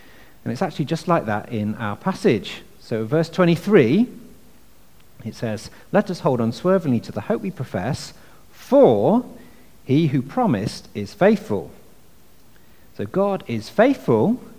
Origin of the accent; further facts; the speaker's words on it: United Kingdom; So what do you think, as reserved British people, what do you think we did?